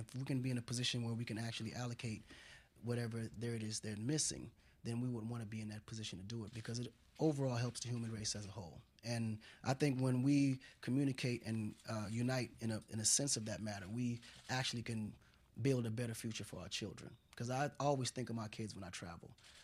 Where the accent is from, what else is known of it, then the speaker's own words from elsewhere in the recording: Kola, Dakar, Senegal; I was raised in Senegal. A part of Senegal called Kola, which is a rural area of Dakar. And, you know, I was one of those barefooted kids you see playing soccer, you know, toting well water.